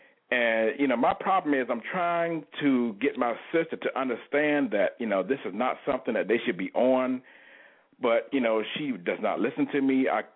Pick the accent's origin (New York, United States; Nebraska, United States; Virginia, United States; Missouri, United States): Virginia, United States; Portsmouth; and I'm from Norfolk, Virginia, by the way, actually Portsmouth, Virginia. That's my hometown.